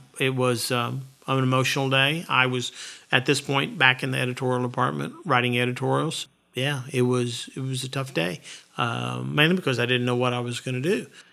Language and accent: English; Muskogee, Oklahoma, United States; And of course, I learned all that by growing up in Muskogee and having regular interactions with the Cherokee Nation and the various chiefs and to some degree with the Creeks.